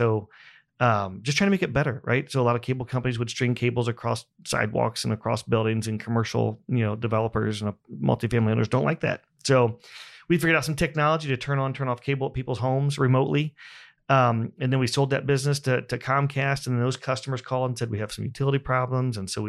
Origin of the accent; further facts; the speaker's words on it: Buck Creek, Indiana, United States; So I grew up in Indiana on a small farm about an hour north of here. So ag is near and dear to my heart.